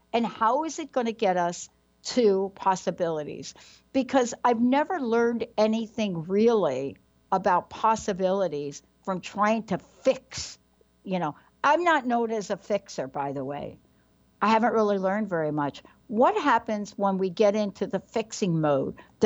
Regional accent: New York, United States; I'm from New York. So, you know, I've stepped in a few potholes, you know, actually I almost drowned stepping in one of them New York potholes.

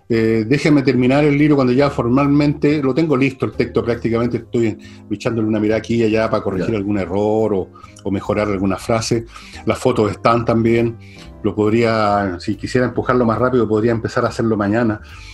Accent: Valparaíso, Chile; also born or lived in Santiago; yo nací en Santiago, pero nadie es perfecto. Pero lo más fuerte de mi infancia, de mi pubertad, de mi adolescencia, se asocia con Valparaíso.

